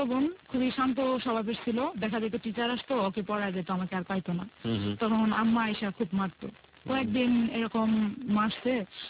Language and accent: Bangla; Gazipur, Dhaka Division, Bangladesh; আমি গাজীপুর থেকে এসেছি।